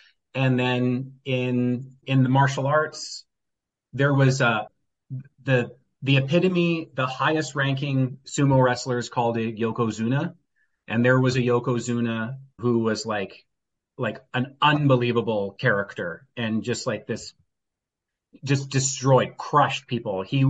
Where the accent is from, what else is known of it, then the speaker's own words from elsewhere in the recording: Victoria, British Columbia, Canada; also born or lived in Vancouver / Cowichan Valley; In about 2010, I came to Victoria. I'm originally from Victoria. Well, I was born in Vancouver, but I grew up in Victoria and the Cowichan Valley for most of my life.